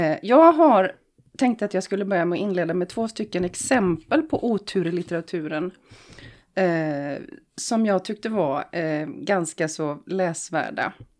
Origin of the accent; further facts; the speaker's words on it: Gothenburg, Västra Götaland County, Sweden; Vi är ju göteborgare allihopa.